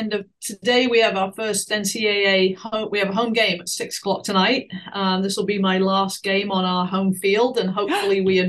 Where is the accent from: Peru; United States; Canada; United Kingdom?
United Kingdom; England; I grew up in England.